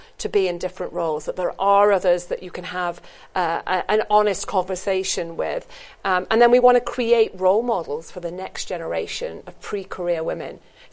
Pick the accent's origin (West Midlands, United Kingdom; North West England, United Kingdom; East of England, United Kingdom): West Midlands, United Kingdom; Birmingham; born there; I was born in Birmingham. I was the first in my family to go to university. I went to the local comprehensive school.